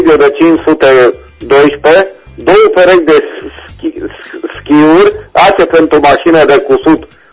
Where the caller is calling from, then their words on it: Reșița, Caraș-Severin, Romania; În Reșița următoarele